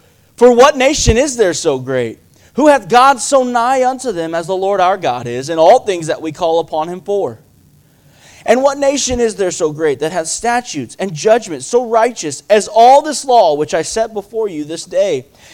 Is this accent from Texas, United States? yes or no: yes; Abilene, Texas, United States; I grew up in Abilene, Texas. We didn't need a fireplace, and we didn't have one.